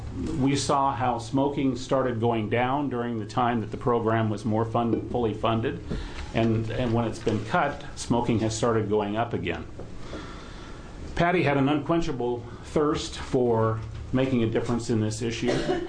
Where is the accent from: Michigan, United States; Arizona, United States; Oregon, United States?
Oregon, United States; Gresham; from Gresham, a 14-year volunteer with the American Cancer Society Cancer Action Network